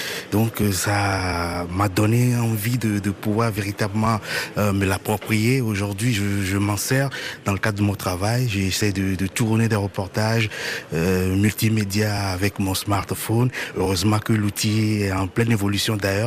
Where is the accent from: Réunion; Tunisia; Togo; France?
Togo